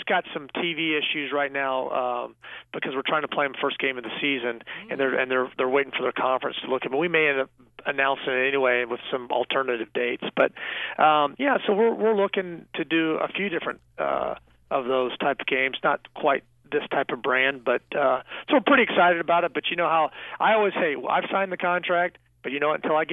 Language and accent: English; Kansas City, United States; But I mean, I grew up in Kansas City